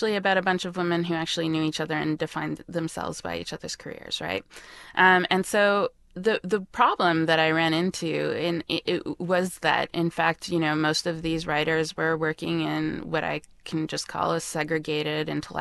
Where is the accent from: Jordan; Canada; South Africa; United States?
Canada; I'm actually Canadian